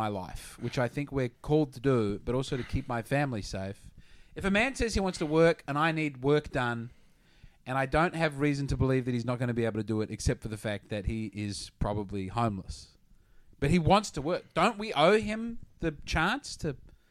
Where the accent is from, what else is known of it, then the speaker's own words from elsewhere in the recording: Australia; Australia.